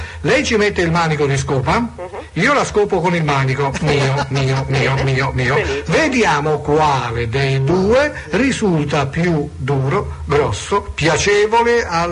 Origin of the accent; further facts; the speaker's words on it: Tuscany, Italy; Certo, sono toscano e me ne vanto.